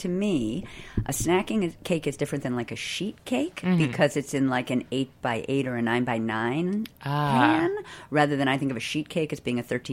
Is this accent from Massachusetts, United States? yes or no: yes; Boston, Massachusetts, United States; I grew up in Boston